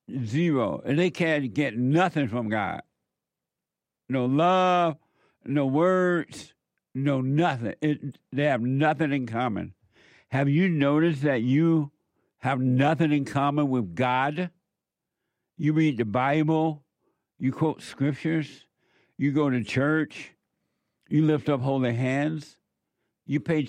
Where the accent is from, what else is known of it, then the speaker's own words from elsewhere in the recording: United States; I never imagined growing up in America that there were other people in America that would fight against freedom